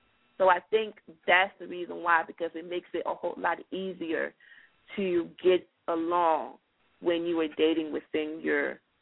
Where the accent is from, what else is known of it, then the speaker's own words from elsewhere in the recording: Liberia; now in United States; I'm from Africa. I'm from Liberia, West Africa. I was born there.